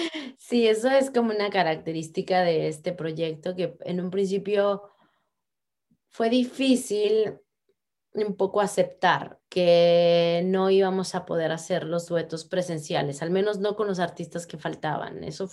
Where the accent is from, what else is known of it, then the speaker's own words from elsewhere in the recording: Veracruz, Mexico; Amo mi tierra, Veracruz. Lleno de pájaros, de lluvia, neblina, todo.